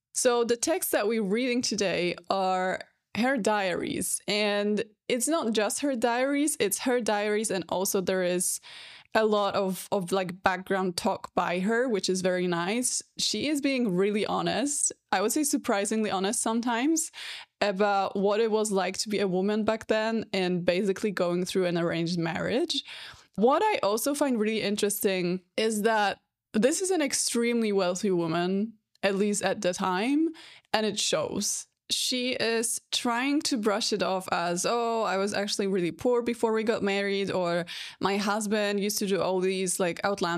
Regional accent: Silesian Voivodeship, Poland; English is a second language; to the Pszczyna Castle, which is less than an hour away from my hometown.

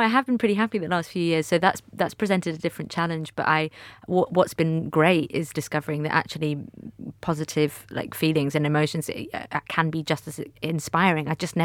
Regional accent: Manchester, North West England, United Kingdom; growing up in Manchester

